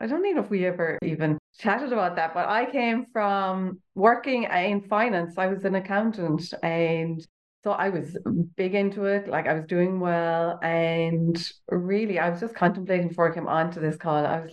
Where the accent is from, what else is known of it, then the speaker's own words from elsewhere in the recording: Limerick, Munster, Ireland; I'm from Ireland. So I'm from Limerick in Ireland, which is like on the like Midwest coast. At the time when I met you, Pepper, I was living in Dublin. So now I'm back living in Limerick.